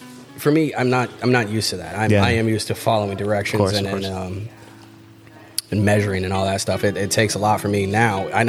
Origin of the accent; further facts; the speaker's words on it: Virginia, United States; You know, I'm from Virginia. That's where Five Guys started, speaking of burgers.